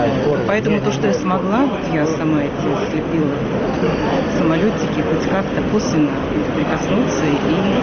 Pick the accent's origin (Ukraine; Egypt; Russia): Russia; то, что я россиянка